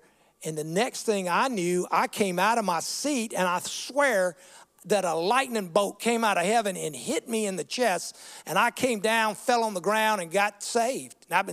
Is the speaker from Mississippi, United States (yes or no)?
yes; Greenville, Mississippi, United States; Well, I grew up in Greenville, Mississippi.